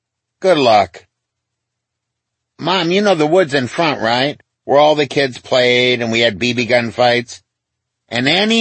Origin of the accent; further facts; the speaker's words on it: St. Paul, Minnesota, United States; And I always correct them that I'm from St. Paul.